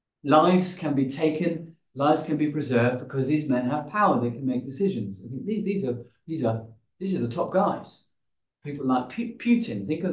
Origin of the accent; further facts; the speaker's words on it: Bath, South West England, United Kingdom; born there; I was born in Bath in England. I have a particular place where I was born, a place I grew up, and then we moved around, and then we went to here